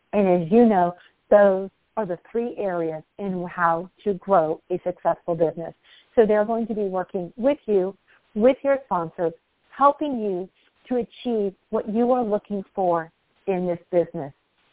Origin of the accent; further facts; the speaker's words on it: Ohio, United States; I am from Ohio, so I'm a Midwest girl.